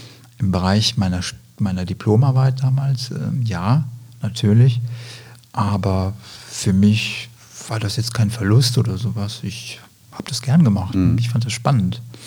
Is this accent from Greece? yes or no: yes; Greece; also born or lived in Germany; Aufgewachsen bin ich in Griechenland, in Deutschland, später dann auch. Ich habe in Deutschland 1985 mein Abitur gemacht. In der Nähe von Hamburg, südlich von Hamburg, in Niedersachsen.